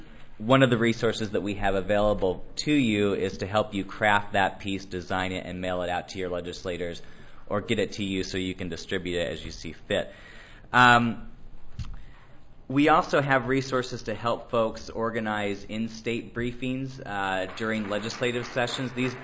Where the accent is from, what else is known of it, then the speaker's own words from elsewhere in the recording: Idaho, United States; So if EPT can happen in my home state of Idaho, then it can happen anywhere.